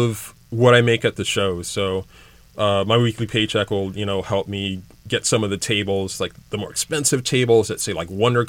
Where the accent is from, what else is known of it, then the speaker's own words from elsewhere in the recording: Hawaii, United States; So, of course, growing up in Hawaii, it was natural for me to come up with that. I was actually in college in Hawaii when I came up with it.